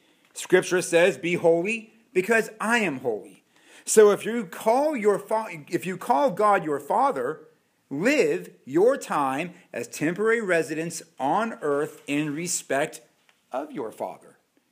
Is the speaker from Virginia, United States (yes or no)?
no; Boston, Massachusetts, United States; But I'm from Boston, and Boston's a pretty big sports town, a lot of professional teams there.